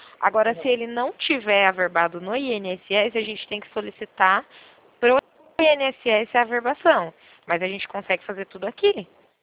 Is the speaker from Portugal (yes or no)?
no; São Paulo, Brazil; eu sou de São Paulo